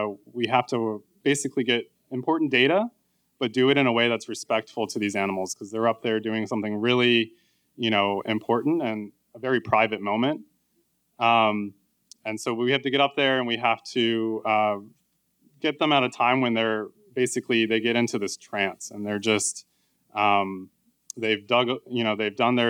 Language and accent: English; Jupiter, Florida, United States; So it's the summer after my undergrad, and I'm back in my hometown of Jupiter, Florida.